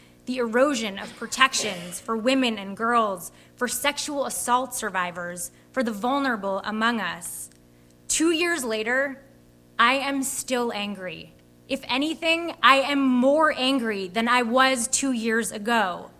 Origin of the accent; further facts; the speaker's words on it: United States; I am angry because I am an American, and I am also very angry because I am a woman.